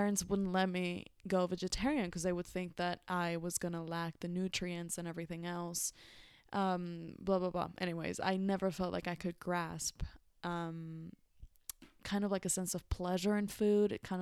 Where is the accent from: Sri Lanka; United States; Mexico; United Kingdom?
Mexico; English is a second language; growing up in Mexico, I would see food as part of my culture, part of my heritage